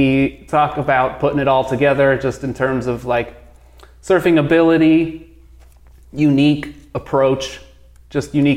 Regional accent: Los Angeles, California, United States; now in Santa Cruz, United States; No, I'm from Los Angeles.

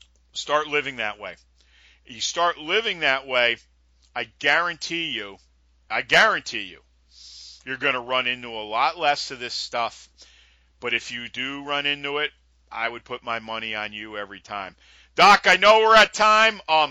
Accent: New York, United States; You know, I've always, you know, I'm a New Yorker.

